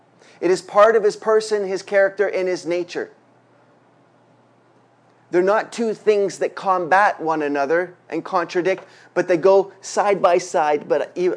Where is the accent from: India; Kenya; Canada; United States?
Canada; I'm Canadian, by the way.